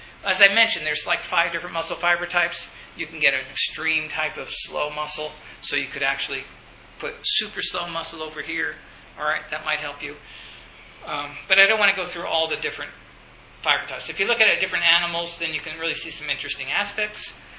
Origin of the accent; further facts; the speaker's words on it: Sweetwater, Texas, United States; My hometown, look it up, CNN has a hit on that, Sweetwater, Texas, the world's largest rattlesnake roundup in the world.